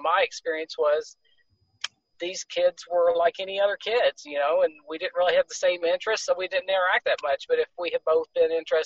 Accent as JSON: {"language": "English", "town": "Lexington", "region": "Kentucky", "country": "United States", "tie": "born or raised there", "also_born_or_lived": "Georgia / Northwest Florida", "said": "Spent most of my life growing up in Lexington with a brief 5-year stint in Northwest Florida. But basically Lexington's been my home as long as I can remember."}